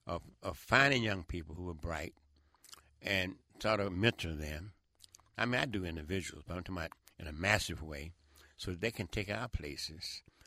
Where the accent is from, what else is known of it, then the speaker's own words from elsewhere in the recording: Memphis, Tennessee, United States; When I was growing up in Memphis, there were about 5 or 6 things that black folks could do.